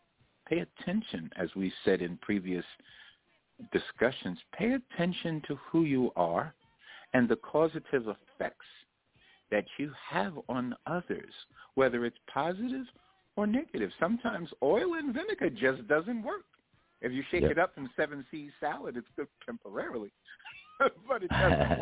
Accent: New York, United States; You know, I'm Shinnecock Native from New York. I'm Shinnecock Native American.

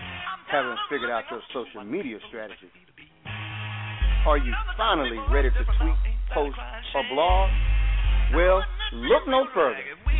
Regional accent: Alabama, United States; Now, of course, I am from Alabama, and I'm a diehard Roll Tide fan.

